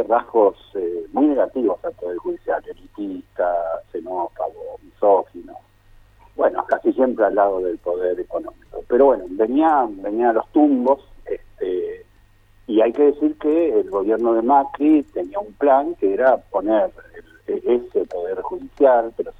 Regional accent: Santa Fe, Argentina; Yo soy santafesino de la ciudad

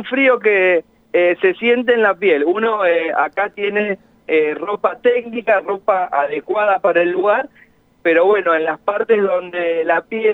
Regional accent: Ushuaia, Tierra del Fuego, Argentina; nosotros los docentes somos de Tierra del Fuego, somos de Ushuaia.

